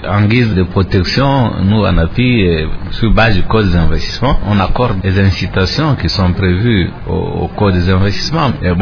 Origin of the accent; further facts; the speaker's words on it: DR Congo; nous devons nous mobiliser en tant que Congolais.